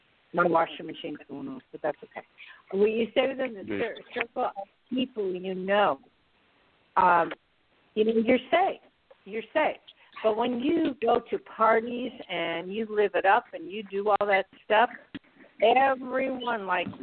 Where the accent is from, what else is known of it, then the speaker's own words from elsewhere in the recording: New Jersey, United States; I was born and raised in Jersey.